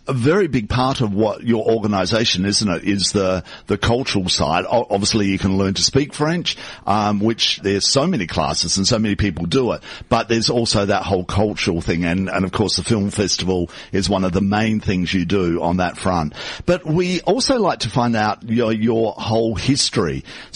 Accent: Adelaide, South Australia, Australia; Well, both of us are from somewhere else. I'm from Adelaide

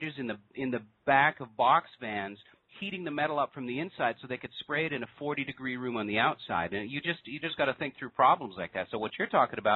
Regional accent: Western Canada, Canada; I was born and raised in Western Canada, and, winters get cold up there

